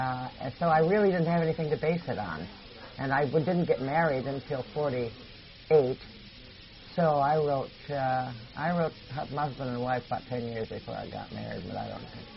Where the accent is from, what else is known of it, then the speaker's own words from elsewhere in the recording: Minnesota, United States; Minnesota. I'm from Minnesota.